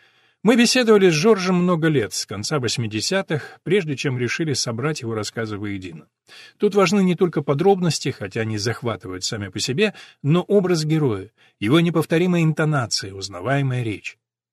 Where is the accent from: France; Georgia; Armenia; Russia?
France; Clermont-Ferrand, Auvergne-Rhône-Alpes; born there; Russian is a second language; Я родился в Клермон-Ферран. Это столица региона Авернь в центральном горном массиве